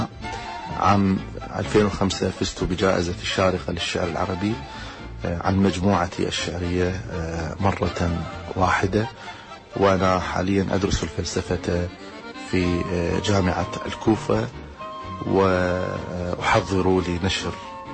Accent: Najaf, Najaf Governorate, Iraq; born there; ولدت في مدينة النجف عام 72.

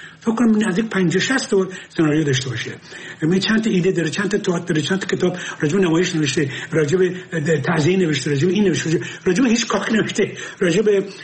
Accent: Abadan, Khuzestan, Iran; من بچه آبادانم. آبادان نزدیک تیاران و ایاران اینا بر بیرون بود.

